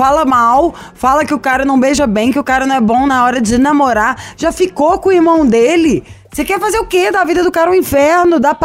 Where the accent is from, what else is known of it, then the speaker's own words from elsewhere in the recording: Belo Horizonte, Minas Gerais, Brazil; E olha que também sou Belo Horizontina.